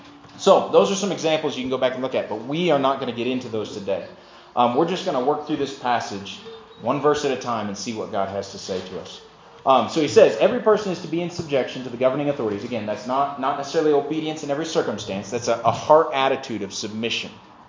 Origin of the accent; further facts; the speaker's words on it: Winfield, Kansas, United States; my hometown of Winfield in Kansas is mandating a mask policy right now.